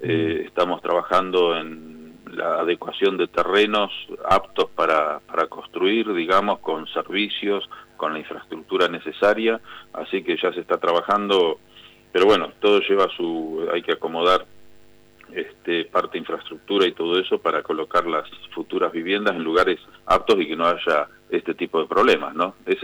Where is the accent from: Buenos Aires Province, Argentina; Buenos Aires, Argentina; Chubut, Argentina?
Chubut, Argentina; Comodoro Rivadavia; Yo también de pequeño viví en Comodoro Rivadavia y mi recuerdo de las calles llenas de como de barro del chenque cuando llovía